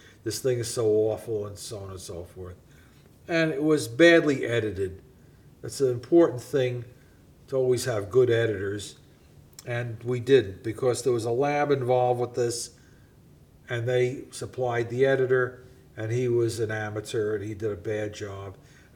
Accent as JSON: {"language": "English", "town": "Bronx", "region": "New York", "country": "United States", "tie": "born or raised there", "said": "I grew up in the Bronx, Lowe's Theaters across the block."}